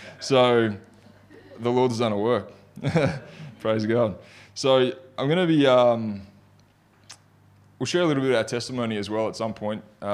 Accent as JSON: {"language": "English", "town": "Brisbane", "region": "Queensland", "country": "Australia", "tie": "born there", "also_born_or_lived": "Melbourne", "said": "I was born in Brisbane. My wife was born in Melbourne, and we met up here, which was a huge blessing. And I moved down there. We spent a lot of time, probably almost 8 years in Melbourne"}